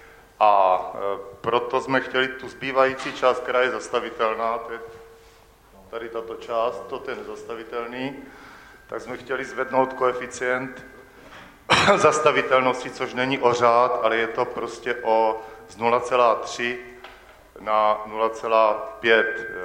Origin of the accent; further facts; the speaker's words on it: Brno, South Moravian Region, Czechia; jsem z Brna